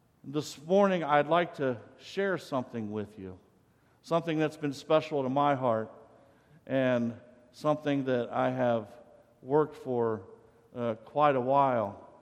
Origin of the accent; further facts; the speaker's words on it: Jamestown, United States; also born or lived in Chicago; ended up living in Chicago for a while. That's a big jump from growing up in Jamestown, let me tell you.